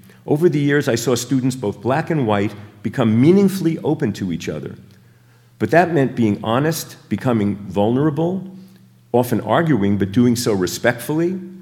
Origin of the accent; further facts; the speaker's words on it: Brooklyn, New York, United States; You know, I grew up in Brooklyn. I went to a school that was half black, half white.